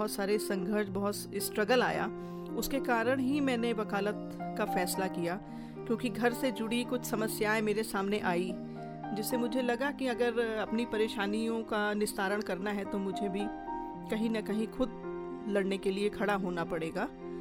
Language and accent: Hindi; Gonda, Uttar Pradesh, India; और मैं इसी गोंडा शहर की रहने वाली हूँ